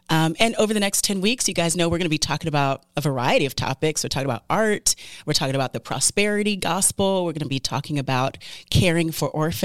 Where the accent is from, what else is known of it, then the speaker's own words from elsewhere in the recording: United States; first language English; now in Philadelphia, United States; I should say that English is my first language. I was raised in the States. I currently live in Philadelphia with my husband, Shai, and our three kids.